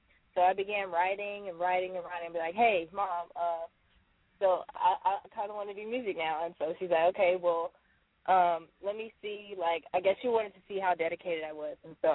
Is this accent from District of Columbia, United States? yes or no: no; Houston, Texas, United States; Okay. Well, yeah, I grew up in Houston, and basically my mother was an entertainment lawyer